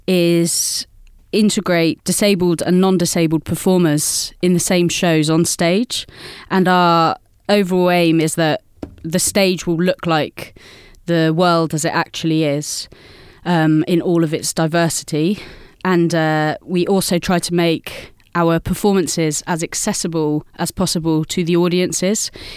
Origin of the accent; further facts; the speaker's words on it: South West England, United Kingdom; I'm from Dorset.